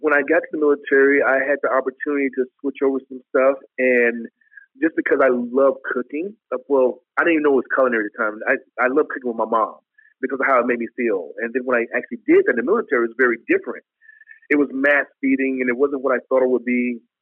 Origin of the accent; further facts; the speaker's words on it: Mississippi, United States; Like I said, I was from Mississippi. I was just a guy who loved to cook